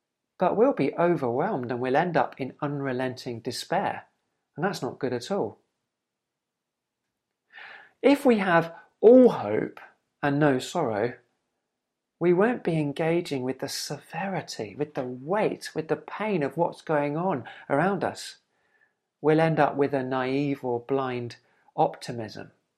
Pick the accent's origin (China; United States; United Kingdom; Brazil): United Kingdom; It's quite alien to me, maybe because I'm British